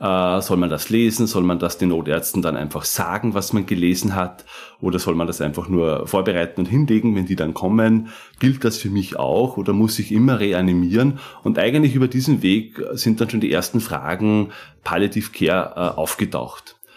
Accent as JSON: {"language": "German", "town": "Weistrach", "region": "Lower Austria", "country": "Austria", "tie": "born or raised there", "also_born_or_lived": "Steyr", "lives_now": "Vienna, Austria", "said": "Ich bin in Steyr geboren, komme aus dem Mostviertel, ein Grenzgänger und bin eigentlich aus dem Bezirk Amstetten, aus Weistrach, wohne aber schon seit über 10 Jahren in Wien und bin in Steyr geboren"}